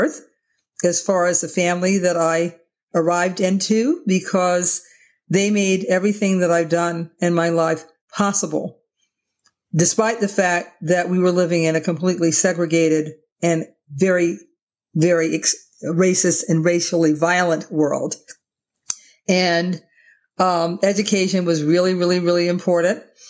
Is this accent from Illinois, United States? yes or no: no; Cleveland, Ohio, United States; I grew up in Cleveland, Ohio.